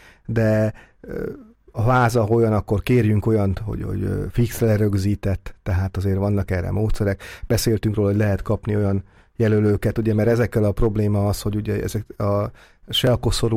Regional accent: Vas, Hungary; én ugye Vas megyéből származom, és ugye ott is több falut érint a mi rokonságunk

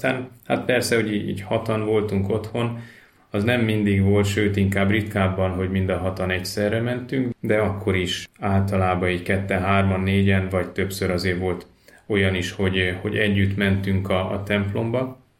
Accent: Siófok, Somogy, Hungary; 4 gyerekes családból származom. Siófokon születtem, ott nőttem föl.

